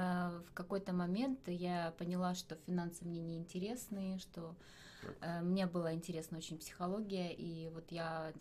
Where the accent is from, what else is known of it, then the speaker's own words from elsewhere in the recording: Chernivtsi, Chernivtsi Oblast, Ukraine; born there; also born or lived in Kyiv; Я из Украины, я родилась в городе Черновцы.